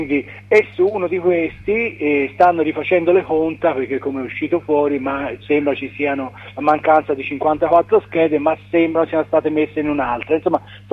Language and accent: Italian; Florence, Tuscany, Italy; al mio sindaco di Firenze, sono di Firenze